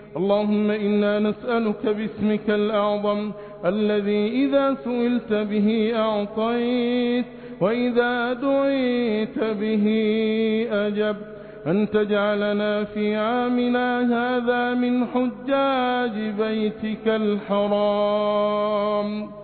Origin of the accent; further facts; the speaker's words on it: Egypt; اللهم احفظ بلادنا مصر بحفظك